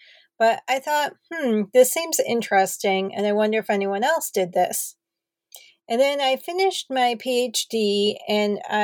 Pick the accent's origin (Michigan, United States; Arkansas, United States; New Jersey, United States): New Jersey, United States; So I've traveled around the country. I started off growing up in New Jersey.